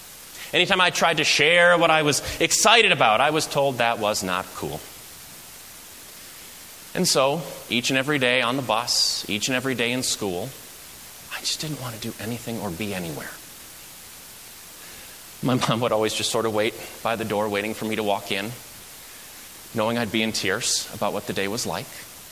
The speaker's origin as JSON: {"language": "English", "town": "Nashville", "region": "Tennessee", "country": "United States", "tie": "born or raised there", "said": "We moved around a little bit, but I did a lot of my growing up in Nashville, Tennessee. Great place. Southern hospitality, not a myth."}